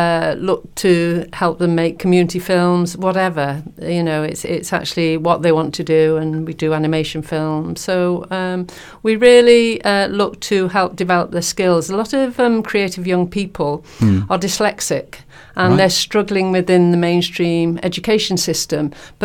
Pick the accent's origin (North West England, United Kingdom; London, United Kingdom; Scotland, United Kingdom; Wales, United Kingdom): Wales, United Kingdom; Rhyl; I grew up in Rhyl, it's the most incredible place and has always been creative